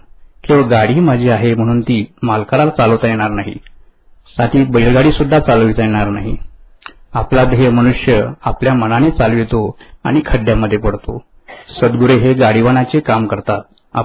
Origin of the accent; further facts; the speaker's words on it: Maharashtra, India; मी मूळचा तुळजापूर तालुक्यातील एका खेड्यात जन्मलेला.